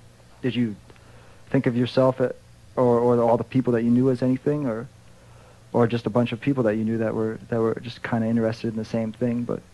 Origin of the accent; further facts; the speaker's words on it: New York, United States; And I'm from New York.